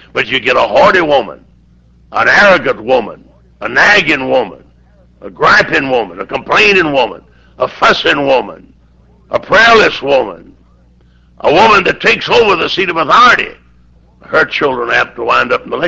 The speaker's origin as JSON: {"language": "English", "region": "the South", "country": "United States", "said": "You see, I'm a Southerner, just like you Georgia people."}